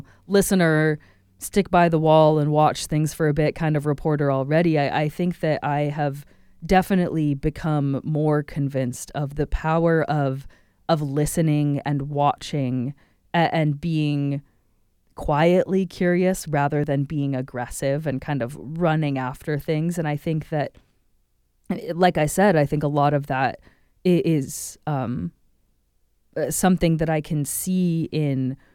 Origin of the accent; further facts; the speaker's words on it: Portland, Oregon, United States; now in Alaska, United States; I grew up mostly in Portland, and it's pretty rainy, very little snow, and it's really dark compared to Western Alaska, which I didn't realize until I moved in the winter to Western Alaska.